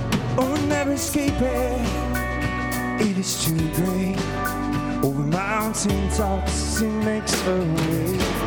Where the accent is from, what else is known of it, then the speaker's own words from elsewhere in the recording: Michigan, United States; I'm actually from Michigan, so I can say that.